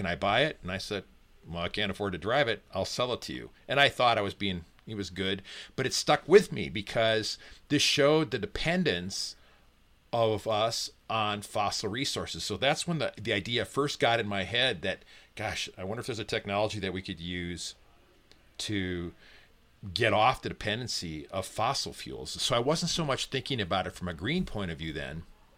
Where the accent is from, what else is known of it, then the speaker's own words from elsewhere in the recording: St. Paul, Minnesota, United States; I grew up in St. Paul, Minnesota, in the Midwest. And, you know, it's a Midwestern place.